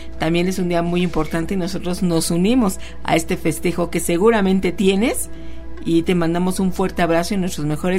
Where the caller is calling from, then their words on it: León, Guanajuato, Mexico; de León, Guanajuato.